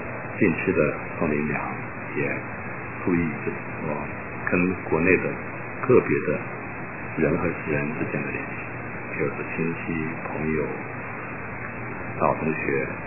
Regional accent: United States; 我简直不敢跟别人说我是美国来的

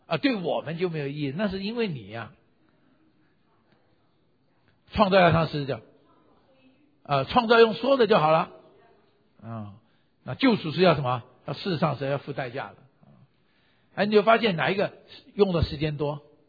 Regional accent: China; 因为我毕竟我们是中国人嘛

